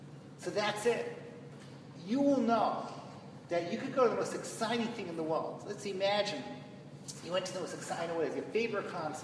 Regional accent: London, United Kingdom; I used to babysit for him when I grew up in London.

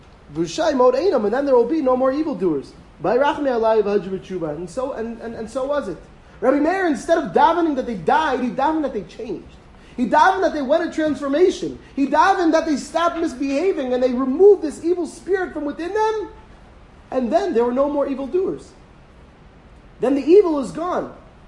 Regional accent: Philadelphia, Pennsylvania, United States; I'm from Philadelphia.

